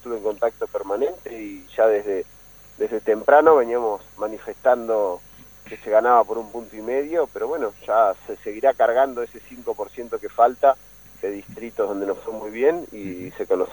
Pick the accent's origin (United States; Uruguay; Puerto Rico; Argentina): Argentina; Patagonia; porque somos patagónicos, porque el costo de vida es más alto, porque el clima, pero además, y sobre todas las cosas, porque somos provincia productora